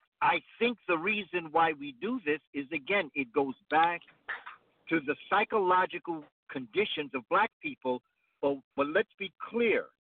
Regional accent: New York City, New York, United States; as a child growing up in New York City

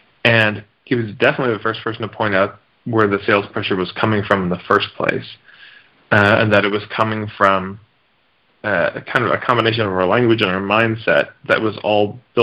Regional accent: Edmonton, Alberta, Canada; I grew up in Edmonton, Alberta, and I went to a Waldorf school

